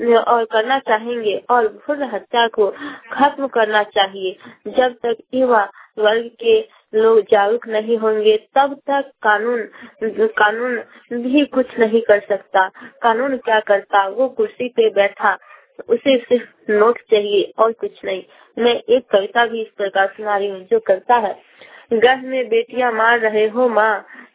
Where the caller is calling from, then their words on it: Samastipur, Bihar, India; मैं ग्राम वाणी क्लब समस्तीपुर से … बोल रही हूँ।